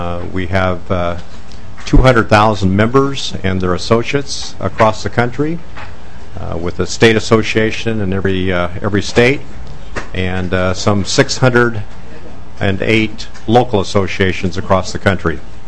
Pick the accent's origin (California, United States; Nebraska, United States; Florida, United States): Nebraska, United States; Omaha; I'm from Omaha, Nebraska